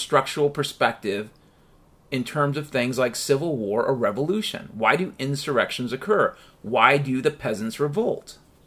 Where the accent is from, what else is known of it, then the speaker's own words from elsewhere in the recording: Washington, United States; And by the way, I grew up in Washington State, you fuck.